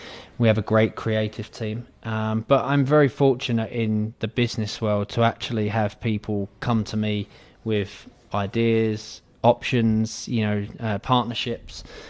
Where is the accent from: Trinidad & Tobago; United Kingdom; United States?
United Kingdom; London; You know, I'm from the part of London, I'm from East London.